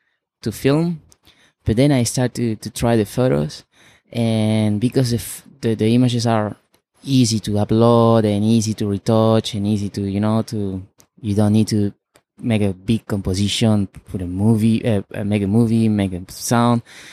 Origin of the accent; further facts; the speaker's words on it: Lima, Peru; English is a second language; also born or lived in France; now in Australia; I'm a guy from Lima, Peru, born and bred in Lima, Peru.